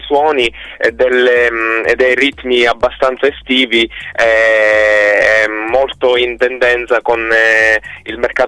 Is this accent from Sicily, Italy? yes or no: yes; Sicily, Italy; alle calde estate siciliane, perché io vengo dalla Sicilia